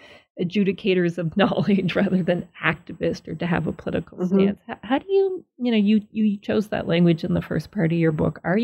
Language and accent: English; Nova Scotia, Canada; where I grew up in Nova Scotia is the same sort of whiteness.